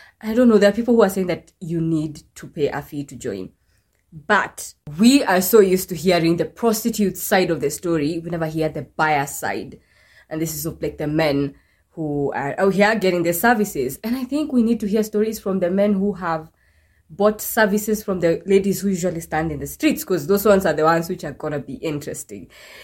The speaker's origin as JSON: {"language": "English", "town": "Nakuru", "region": "Nakuru County", "country": "Kenya", "said": "I'm from Nakuru, so there's, like, a street where, like, the, like, prostitutes stand"}